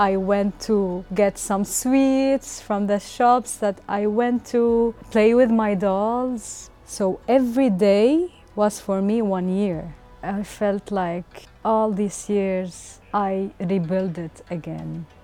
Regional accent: Syria; not everyone understands me when I say like I came from Syria.

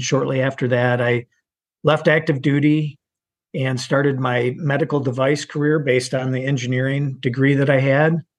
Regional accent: Saginaw, Michigan, United States; My background is I grew up in Michigan, Saginaw, Michigan, went to Michigan State University.

